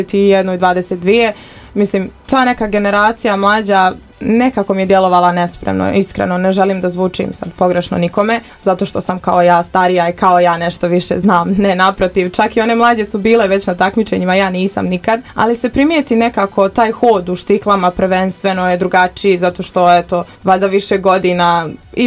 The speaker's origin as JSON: {"language": "Serbian", "town": "Modriča", "region": "Republika Srpska", "country": "Bosnia & Herzegovina", "lives_now": "Brčko, Bosnia & Herzegovina", "said": "dolazim iz Modriče, ali ja više pripadam ovom gradu svakako"}